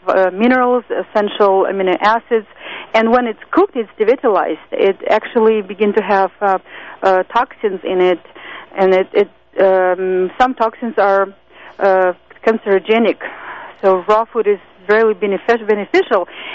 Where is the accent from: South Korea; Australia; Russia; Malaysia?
Russia; now in United States; I'm an immigrant from Russia, and in Russia we have a horrible diet. When we came to the United States, we embraced horrible American diets